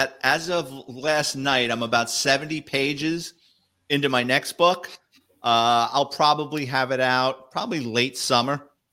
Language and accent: English; New York City, New York, United States; I always wanted to be a New York City police detective because I grew up in New York City.